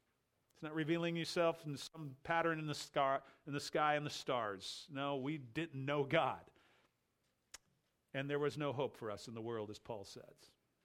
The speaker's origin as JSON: {"language": "English", "country": "Ireland", "said": "Now, I could back up as an Irishman."}